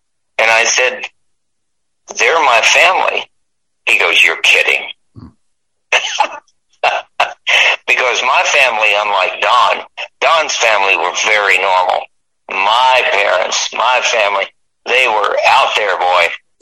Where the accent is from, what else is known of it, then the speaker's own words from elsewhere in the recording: Bowling Green, Kentucky, United States; Maybe it's growing up in the South. You can't. My mother used to say, you can take the boy out of Bowling Green, but you can't take the Bowling Green out of the boy. And I'll always have a little of that in me.